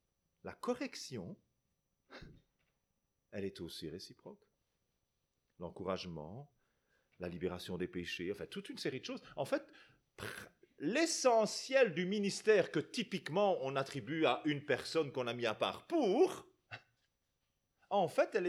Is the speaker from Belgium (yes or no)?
yes; Belgium; moi, je suis dans une petite communauté, 30-40 adultes, hein, à Jean Blou, entre Bruxelles et Namur.